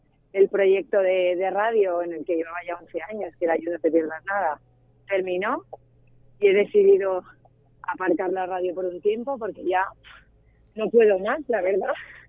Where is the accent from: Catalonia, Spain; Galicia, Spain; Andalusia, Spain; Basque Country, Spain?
Catalonia, Spain; Barcelona; yo soy de Barcelona, mi familia es toda extremeña y en casa pues se ha vivido mucho Extremadura, la verdad. O sea, pese a que yo soy catalana